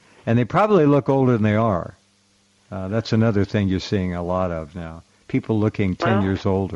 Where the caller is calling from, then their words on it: Oregon, United States; Well, I'm 8 miles from California in the mountains.